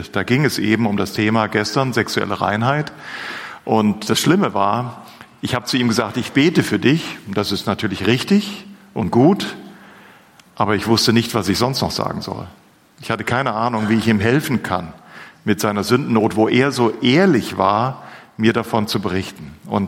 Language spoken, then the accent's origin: German; Hünfeld, Hesse, Germany; Ich komme aus Hünfeld bei Fulda.